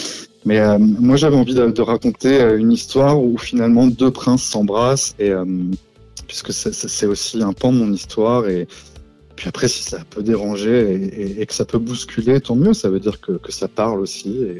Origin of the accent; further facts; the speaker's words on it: Brittany, France; je suis breton. Mais je pense que oui, ça a une influence sur ma musique, puisque j'ai grandi entre la mer et la terre